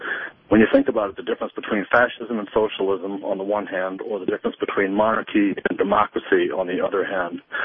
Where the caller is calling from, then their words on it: Hayward, California, United States; Yeah, I'm calling from Hayward, California, which is in the San Francisco Bay Area.